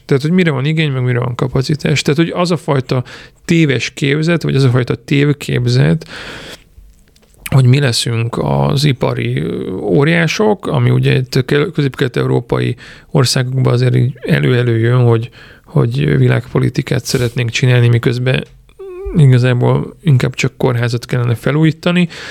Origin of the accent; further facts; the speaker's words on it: Dunajská Streda, Trnava Region, Slovakia; itt vagyunk Dunaszerdei közepén, én itt nőttem fel, legalábbis én 11-12 éves koromig itt éltem